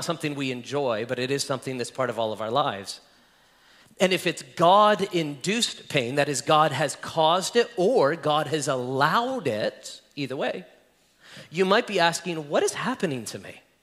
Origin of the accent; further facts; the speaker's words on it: Las Vegas, Nevada, United States; I'm from Las Vegas. I don't know. All I know is dust and caliche rock, right?